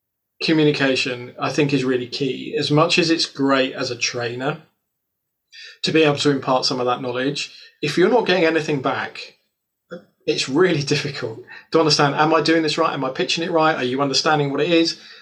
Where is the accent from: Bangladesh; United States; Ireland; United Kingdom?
United Kingdom; Vegas as a British man who is sitting here at the moment in hoodie because I'm cold and it's middle of June.